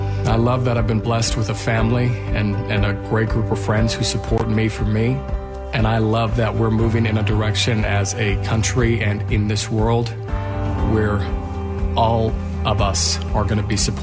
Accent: Minnesota, United States; now in Texas, United States; I'm a native Minnesotan, I'm a Texan, I'm a son to two great parents, brother to an incredible priest, a reporter for WFAA

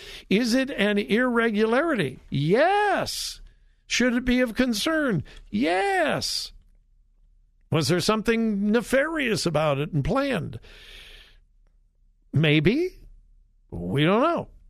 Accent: California, United States; Oh, the things that are happening in my home state. Yes, California.

